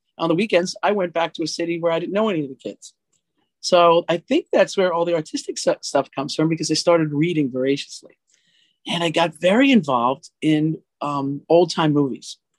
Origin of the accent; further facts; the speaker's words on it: Jersey City, New Jersey, United States; born there; The truth is, I was born in Jersey City, New Jersey, a very weird place to be born, I guess.